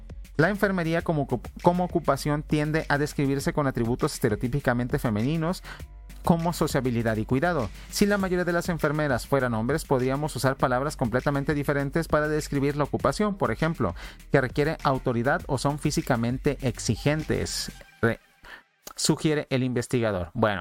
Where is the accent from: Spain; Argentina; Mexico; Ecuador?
Mexico; en mi país, en México